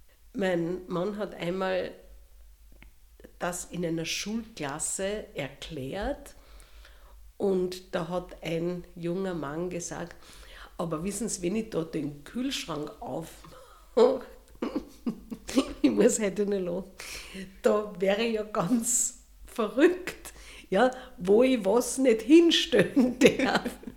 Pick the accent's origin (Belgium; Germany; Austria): Austria; Wir sind ja Österreicher